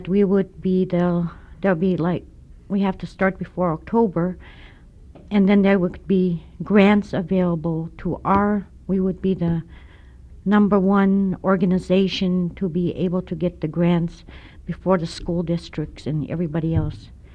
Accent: Eagle, Alaska, United States; now in Fairbanks, United States; I'm from Eagle originally, and I've lived here in Fairbanks since 1967, and I work at the university at the Language Center.

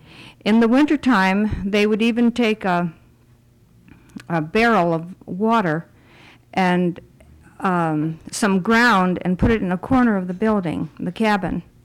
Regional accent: Golovin, Alaska, United States; born there; also born or lived in Nome; I was born in Golovin, Alaska. I came to Nome for high school.

